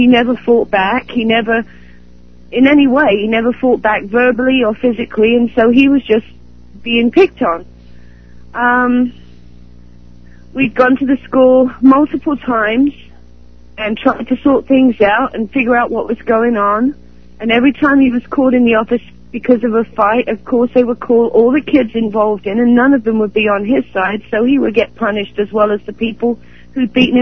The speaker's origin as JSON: {"language": "English", "region": "England", "country": "United Kingdom", "tie": "born or raised there", "said": "I was raised in England, and we was raised with the Bible in church, but that was back in the 60s"}